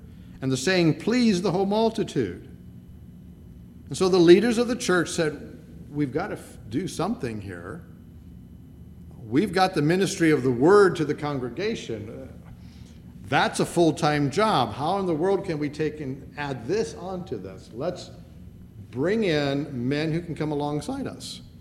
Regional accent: United States; born there; I'm German, but I'm an American by birth, but by heritage, I'm German. But I wasn't born in Germany.

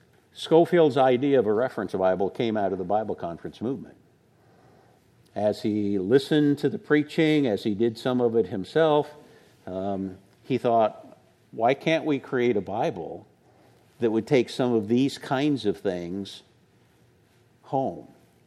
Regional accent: Illinois, United States; Now, I grew up in Central Illinois, grew up in a fundamental Baptist church.

